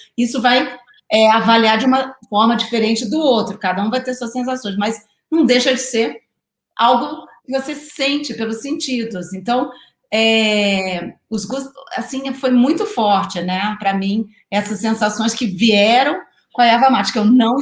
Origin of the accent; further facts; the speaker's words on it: Rio de Janeiro, Brazil; no Rio de Janeiro, que eu venho do Rio de Janeiro.